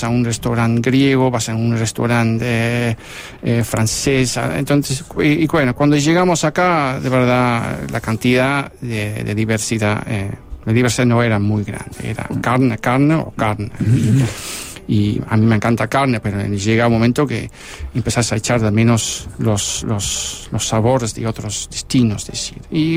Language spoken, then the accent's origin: Spanish; Netherlands; Spanish is a second language; moved away as an adult; yo no soy holandés típico, porque no soy de esta zona, pero no me molesta el hecho de que me llamen holandés.